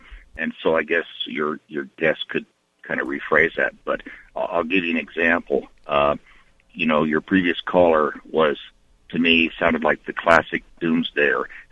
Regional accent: Portland, Oregon, United States; I grew up in Portland, and when we took Dad's boat out on the Willamette River back in the 60s

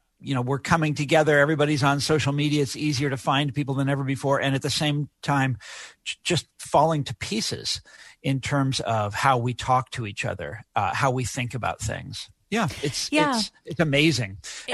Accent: Kansas City, Missouri, United States; I spent a lot of time in my hometown of Kansas City, which once had one of the great regional newspapers in America.

